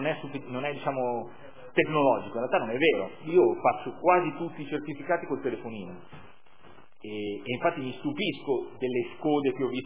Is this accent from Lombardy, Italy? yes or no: yes; Milan, Lombardy, Italy; io che sono della Barona, quindi di un pezzo importante di questa zona